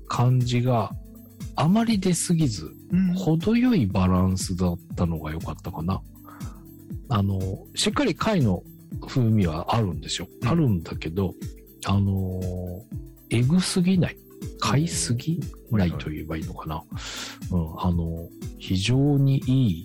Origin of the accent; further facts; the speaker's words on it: Tsurumi, Kanagawa, Japan; 私の地元鶴見